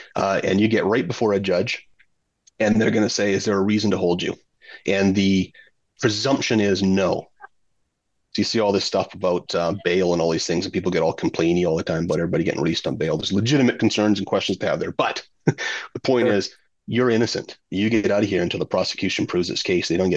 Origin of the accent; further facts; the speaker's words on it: Alberta, Canada; I'm from Alberta.